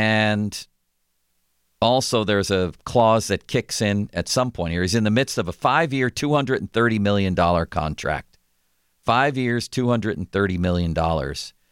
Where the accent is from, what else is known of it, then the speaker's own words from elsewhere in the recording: Buffalo, New York, United States; We grew up in Buffalo.